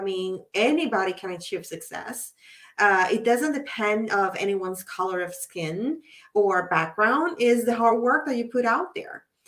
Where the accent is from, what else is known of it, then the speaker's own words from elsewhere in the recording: Puerto Rico; born there; I was born in Puerto Rico, so I was like in my own Caribbean bubble.